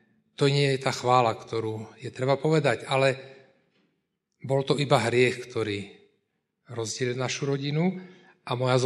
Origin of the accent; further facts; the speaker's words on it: Moravia, Czechia; Slovak is a second language; teda česky, pretože som Moravák.